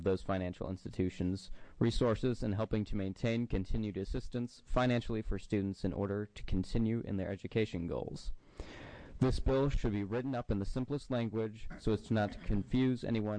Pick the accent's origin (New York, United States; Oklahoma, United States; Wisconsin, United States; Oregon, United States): Oregon, United States; Bend; from Bend.